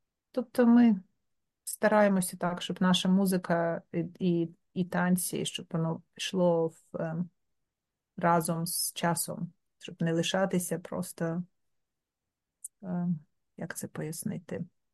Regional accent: Kharkiv, Kharkiv Oblast, Ukraine; Я сама з Харкова

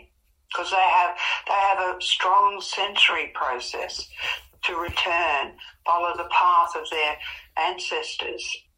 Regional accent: Melbourne, Victoria, Australia; I'm from Melbourne. What they call it now, Melbourne. They call it Nan, but I call it Birunga, the country of the river.

